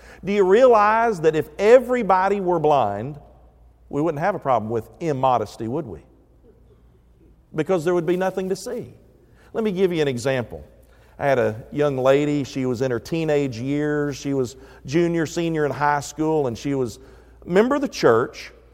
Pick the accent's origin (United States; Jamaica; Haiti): United States; Tennessee; or at least that used to fall down where I grew up in West Tennessee.